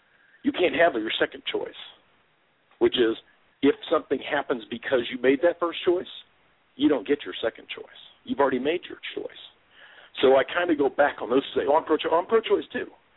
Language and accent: English; Midwest, United States; I grew up in the Midwest. I've only known most families to be married.